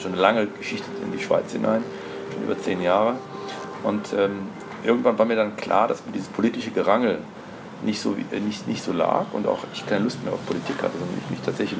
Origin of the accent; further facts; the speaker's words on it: Rhineland, Germany; Ich bin gebürtiger Rheinländer, bin in Rheinland aufgewachsen